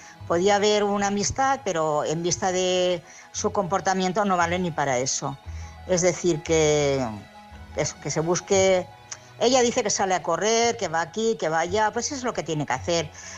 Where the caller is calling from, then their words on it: Barcelona, Catalonia, Spain; de Barcelona.